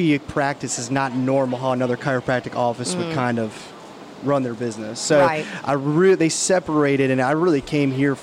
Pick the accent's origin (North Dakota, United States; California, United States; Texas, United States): North Dakota, United States; Fargo; also born or lived in Iowa; born and raised in Fargo, North Dakota, and then eventually I did my graduate school in Iowa.